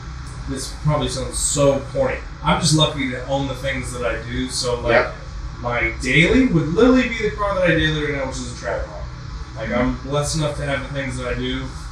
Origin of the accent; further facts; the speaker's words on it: California, United States; Well, I'm from California, so like this is like completely 180